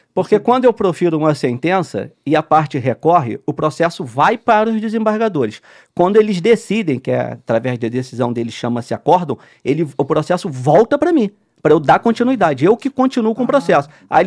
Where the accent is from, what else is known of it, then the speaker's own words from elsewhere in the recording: Belford Roxo, Rio de Janeiro, Brazil; eu fui criado em Belfor Roxo, é um município da Baixada Fluminense, não sei se todos conhecem, município até pobre, não é um município de muitos recursos, não tem muito acesso, assim, faculdade.